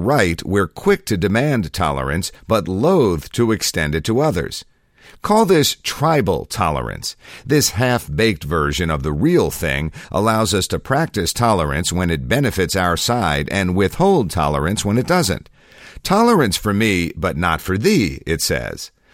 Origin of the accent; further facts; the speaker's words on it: Utah, United States; the Utah Compromise, an historic anti-discrimination law passed by my home state's legislature in 2015